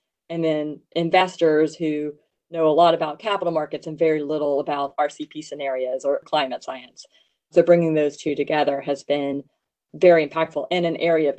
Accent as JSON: {"language": "English", "region": "Louisiana", "country": "United States", "tie": "born or raised there", "said": "So I grew up in Louisiana, and I refer to my mother as having said, it's hotter here in Louisiana than it is in Arizona"}